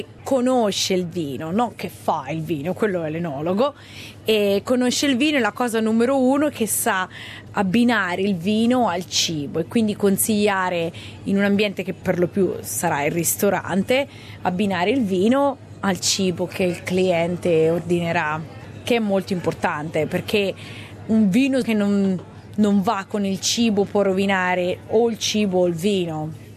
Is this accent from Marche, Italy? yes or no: yes; Marche, Italy; now in Australia; Forse ho imparato più sul vino italiano qui in Australia che quando ero in Italia, perché quando ero in Italia si vendeva solo vino marchigiano